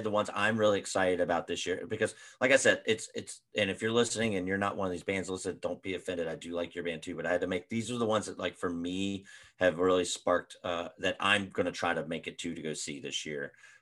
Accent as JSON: {"language": "English", "region": "Virginia", "country": "United States", "tie": "born or raised there", "also_born_or_lived": "Florida", "said": "I think it's just for me growing up in Virginia and like loving certain types of hardcore"}